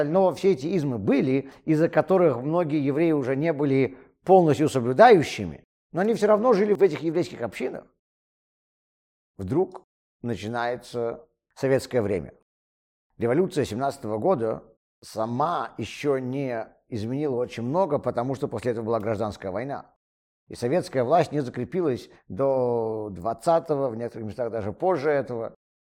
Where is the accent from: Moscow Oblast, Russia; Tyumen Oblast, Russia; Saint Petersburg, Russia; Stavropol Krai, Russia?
Saint Petersburg, Russia; Leningrad; я из страны, которой уже нету, из города, которого уже нету. Я из Ленинграда. Ленинграда уже на карте нету.